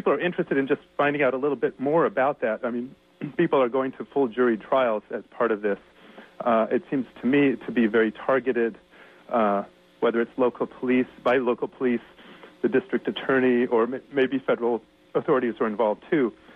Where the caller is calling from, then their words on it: Santa Cruz, California, United States; And I'm calling from Santa Cruz